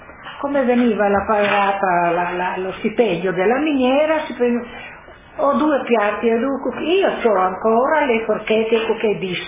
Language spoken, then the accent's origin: Italian; Obenetto, Friuli-Venezia Giulia, Italy; born there; Io sono nata a Obenetto, e mio marito è nato a Cras. Siamo del comune